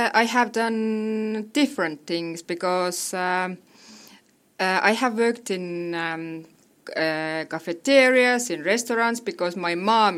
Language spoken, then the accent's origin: English; Estonia; English is a second language; I come from Estonia. This is a small country, maybe somebody knows, maybe not.